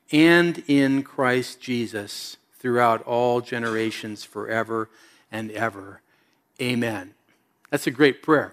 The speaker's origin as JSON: {"language": "English", "region": "California", "country": "United States", "said": "And so we're from Southern Cal, and occasionally we've gone down to this arts festival."}